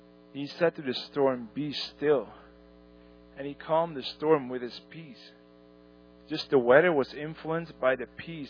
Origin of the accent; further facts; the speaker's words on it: Netherlands; English is a second language; I'm from the Netherlands.